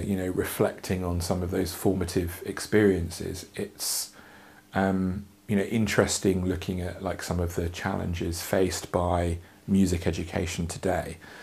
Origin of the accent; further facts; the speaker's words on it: East of England, United Kingdom; I grew up in Bedfordshire